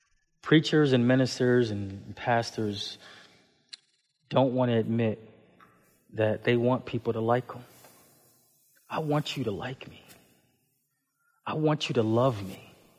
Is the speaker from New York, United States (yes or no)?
yes; Buffalo, New York, United States; Then I'm a city slicker. I grew up in Buffalo, New York, you know, not really used to the woods